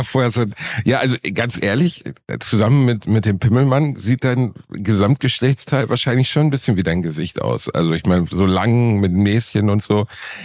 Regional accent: North Rhine-Westphalia, Germany; Ich komme aus dem Ruhrpott.

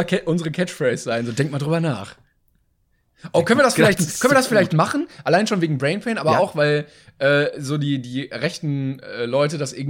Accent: Cologne, North Rhine-Westphalia, Germany; nee, ich komme aus Köln.

